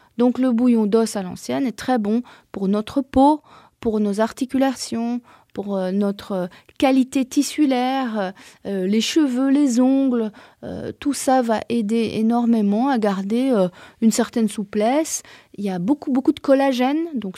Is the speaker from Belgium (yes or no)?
yes; Belgium; now in France; Alors oui, dans les pays comme la France, moi je suis belge, en Belgique on est aussi assez proche du bouillon encore, des plats mijotés